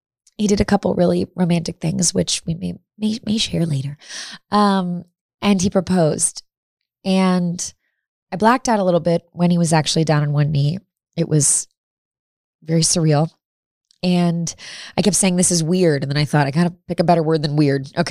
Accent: Midwest, United States; We're both from the Midwest.

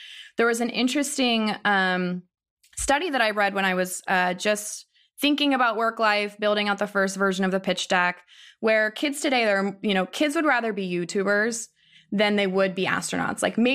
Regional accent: Ohio, United States; I mean, I grew up in Ohio

